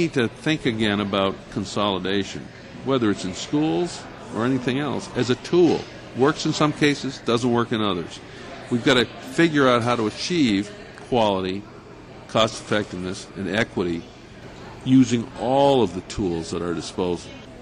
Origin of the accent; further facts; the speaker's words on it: Maine, United States; Well, but we're all from Maine.